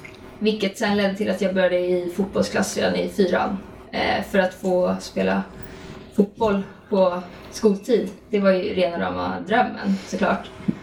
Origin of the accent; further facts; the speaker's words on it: Stockholm, Stockholm County, Sweden; Jag är uppvuxen på Södermalm.